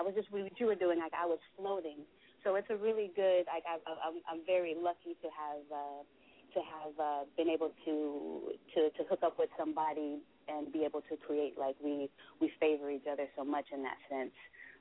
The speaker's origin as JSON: {"language": "English", "region": "California", "country": "United States", "said": "Or when I would say from the Bay, like, oh, yeah, I get that. Like, you're really cool. Like, I can get, like, how you're from the Bay."}